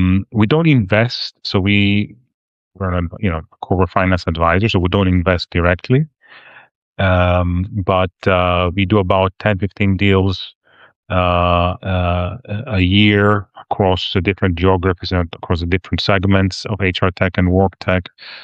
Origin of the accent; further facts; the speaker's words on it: Greece; moved away as an adult; also born or lived in United States; now in London, United Kingdom; so I'm from Greece originally, moved to the US when I was 18 to study, spent around 15 years in the US